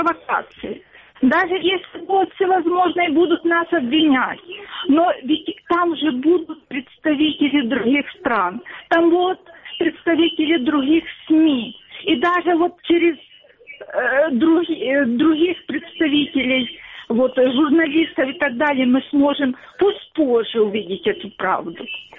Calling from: Dnipro, Dnipropetrovsk Oblast, Ukraine; из Днепра.

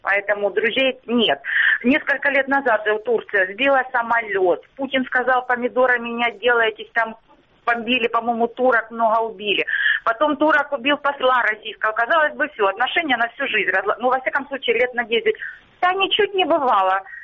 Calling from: Starobilsk, Luhansk Oblast, Ukraine; Вітаю, я з Луганщини, город Старобільськ.

